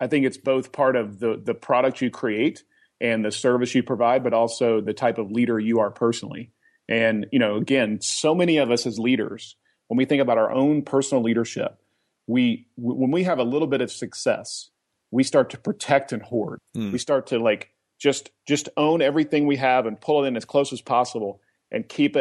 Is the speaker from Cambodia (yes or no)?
no; Oklahoma, United States; now in Atlanta, United States; You know, I'm a son of Jerry and Penny. I grew up in Oklahoma. You know, I mean, I live in Atlanta.